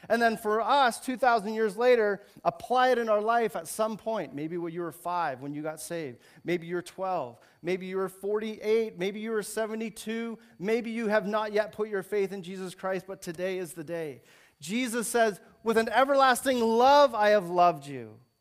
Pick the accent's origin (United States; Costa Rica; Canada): Canada; I mean, I'm only Canadian